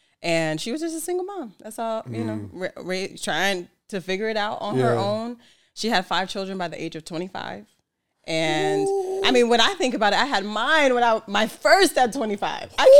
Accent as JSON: {"language": "English", "town": "Newark", "region": "New Jersey", "country": "United States", "tie": "born or raised there", "said": "Listen, I'm from the Bricks. My mom's from the Lower East Side, but she ended up moving to Jersey when"}